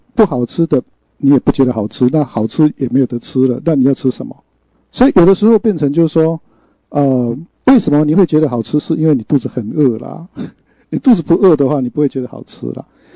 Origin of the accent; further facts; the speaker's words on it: China; 我们中国人在讲说